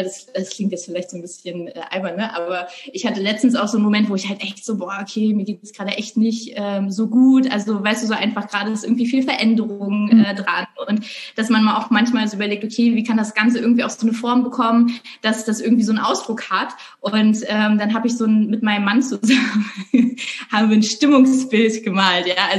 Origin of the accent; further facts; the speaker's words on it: Rügen, Mecklenburg-Vorpommern, Germany; now in Hamburg, Germany; Ich bin Schauspielerin und Krankenschwester. Ich bin auf Rügen aufgewachsen und lebe jetzt irgendwie schon seit, ich glaube, bummelig 12, 13 Jahre in Hamburg